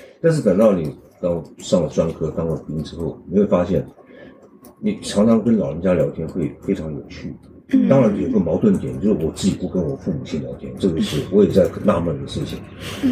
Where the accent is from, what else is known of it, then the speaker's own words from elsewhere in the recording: New Taipei, Taiwan; 我是在乡下长大的，在台北县乡下的。